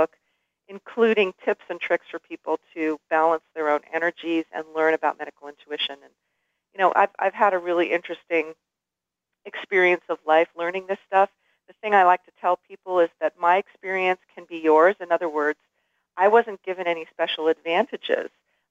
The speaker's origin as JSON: {"language": "English", "region": "California", "country": "United States", "tie": "born or raised there", "said": "I mean, luckily, I grew up in California"}